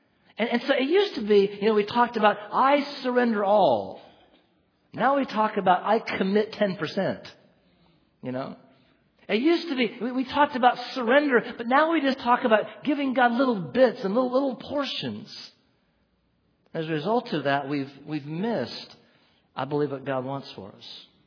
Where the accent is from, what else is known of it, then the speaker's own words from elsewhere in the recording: Oregon, United States; I grew up in Oregon.